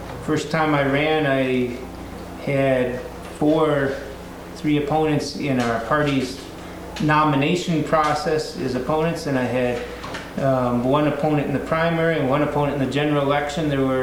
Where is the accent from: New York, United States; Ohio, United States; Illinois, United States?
Illinois, United States; Chicago; We grew up near Cicero in Chicago, which Martin Luther King described as the most hateful community he saw.